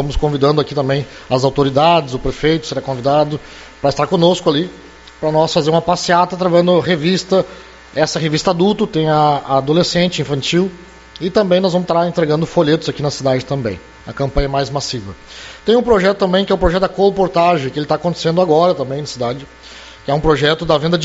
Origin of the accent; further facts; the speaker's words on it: Cachoeirinha, Rio Grande do Sul, Brazil; also born or lived in Argentina; Sou de Cachoeirinha, cidade lá da Grande Porto Alegre, uma família pobre